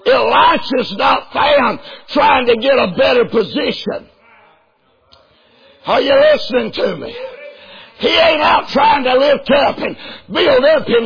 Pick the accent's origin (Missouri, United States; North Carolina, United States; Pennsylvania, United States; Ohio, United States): North Carolina, United States; I'm a mountain boy. I'm from Western North Carolina originally. I'm up in the mountains.